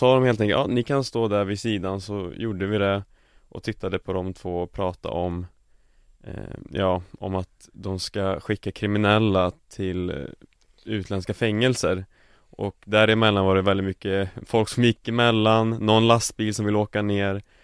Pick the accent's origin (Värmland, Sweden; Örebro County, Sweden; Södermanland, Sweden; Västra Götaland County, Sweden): Värmland, Sweden; now in Stockholm, Sweden; som sagt och jag är från Värmlands skogar och är 23 år gammal, studerar nu i Stockholm